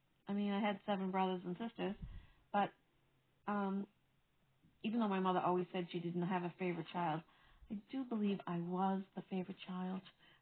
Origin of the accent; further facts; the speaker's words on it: Boston, Massachusetts, United States; I grew up in Brighton, and as I said, it's a part of Boston.